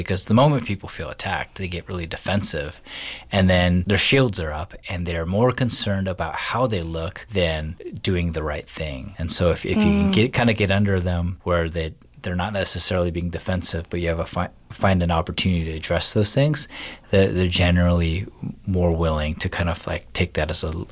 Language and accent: English; San Diego, California, United States; born there; And I was like, well, I was born in San Diego.